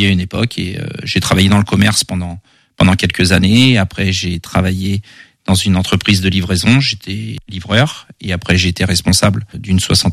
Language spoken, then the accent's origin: French; Trélazé, Pays de la Loire, France; now in Cornet, France; j'ai toujours habité dans la région angevine, effectivement, à Trélazé pendant 40 ans et depuis maintenant quelques années sur Cornet.